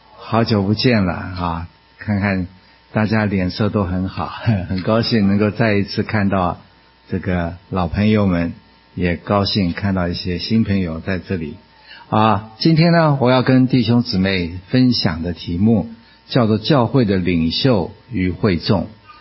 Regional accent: Taiwan; moved away as an adult; now in United States; 我从台湾来美国读书快50年了哈，50年前来的，大概到今年9月我就是50年了。

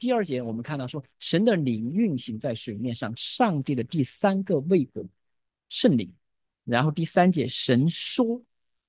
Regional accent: China; 宿命的啊，我们中国人最常说，这就是命，对吧？

